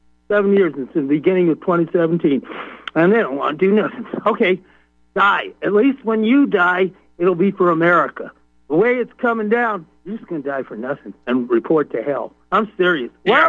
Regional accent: Texas, United States; We're from Texas. We know where that county is, just south of Harris County.

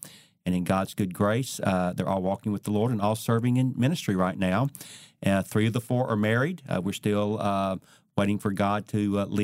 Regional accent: Atlanta, Georgia, United States; Well, I grew up in Atlanta, Georgia

